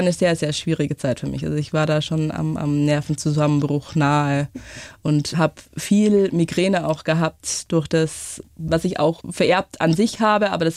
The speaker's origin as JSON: {"language": "German", "town": "Finning", "region": "Bavaria", "country": "Germany", "said": "Ich sage das dann dreimal, dass ich aus Finning bin"}